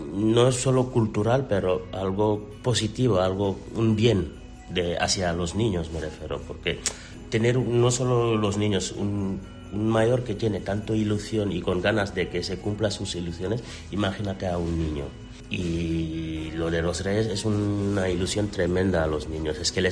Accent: Senegal; now in Burgos, Spain; Yo soy de Senegal. En 2005 llegué en patera y, bueno, llevo 20 años en España y 18 en Burgos. Aquí me siento una más.

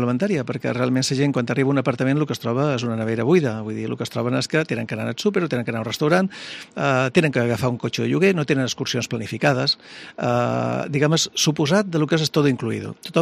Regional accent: Ciutadella, Balearic Islands, Spain; also born or lived in Jaén / Barcelona; jo som d'aquí de Ciutadella, es pot dir, vaig néixer a Jaén, però he viscut aquí pràcticament de la meva vida, menys una època que vaig estar estudiant a Barcelona

